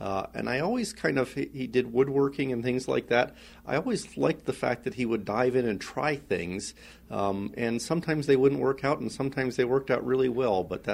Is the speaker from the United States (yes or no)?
yes; Princeton, New Jersey, United States; born there; I actually was born in Princeton, New Jersey. My mother was a librarian. My father was a nuclear physicist.